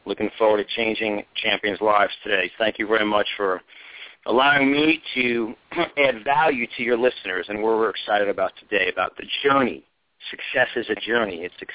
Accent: New York, United States; I was born and raised in New York, obviously, for my last name

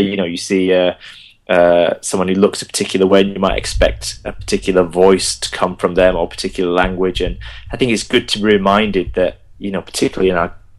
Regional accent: Bolton, North West England, United Kingdom; born there; first language Gujarati; and they partly grew up in India, where the heritage is from, and then they moved to the UK, and I was born in Bolton, and so my first language was the Indian language of Gujarati, but at school, I was the only brown kid there

